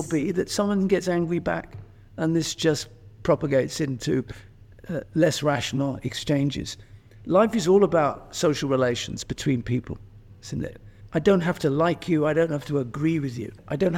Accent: England, United Kingdom; I grew up in Britain. She arrived before I was born and never went home. We were British and English and so forth.

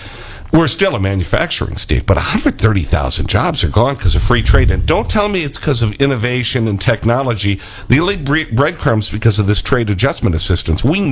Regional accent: Milwaukee, Wisconsin, United States; our country to work in a city that literally lost its 30th Street Industrial Core, you know, that's my hometown.

